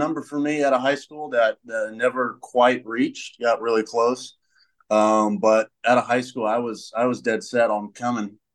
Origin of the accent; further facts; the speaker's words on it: Tennessee, United States; Growing up in Tennessee, I would say I really watched a lot of Vanderbilt, especially growing up there.